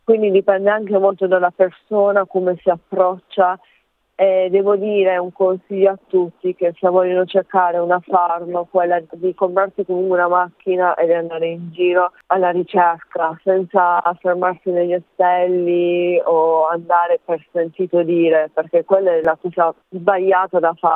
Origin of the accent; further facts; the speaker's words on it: Apulia, Italy; Io sono del sud Italia, vengo dalla Puglia.